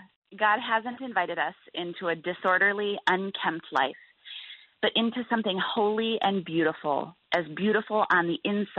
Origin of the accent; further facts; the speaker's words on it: Midwest, United States; Well, you know, I'm a Midwesterner, and as I mentioned, a pastor's daughter, and I come from a family of hard workers, people who farm and run companies and do sheet metal